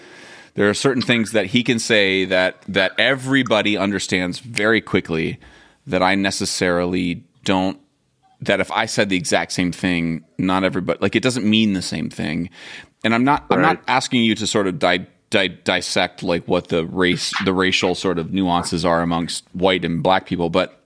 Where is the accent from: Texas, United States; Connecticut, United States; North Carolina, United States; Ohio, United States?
Ohio, United States; And where I grew up in Ohio, like the only difference between where I grew up in Ohio and where you grew up in Trinidad was the skin color.